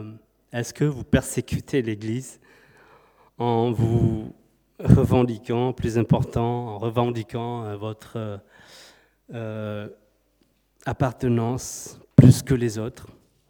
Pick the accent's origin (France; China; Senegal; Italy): China; French is a second language; La question que je vous pose en tant que Chinois.